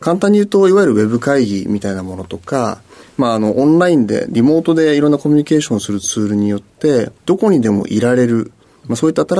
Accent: Shinjuku, Tokyo, Japan; 東京の新宿になります。

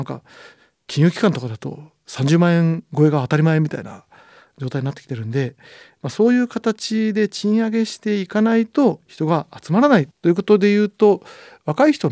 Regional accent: Nagoya, Aichi, Japan; moved away as an adult; now in Tokyo, Japan; 名古屋の生まれなんですよね。で、大学まで名古屋だったので、就職で東京に出てきたんですけど

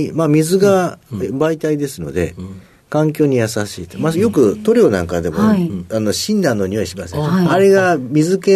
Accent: Gifu, Japan; 岐阜県になるんです。

